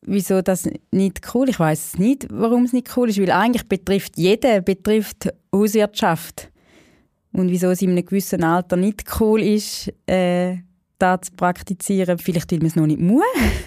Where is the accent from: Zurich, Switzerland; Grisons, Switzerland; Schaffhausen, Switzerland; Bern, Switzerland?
Schaffhausen, Switzerland; bei uns in Schaffhausen sagt man dünne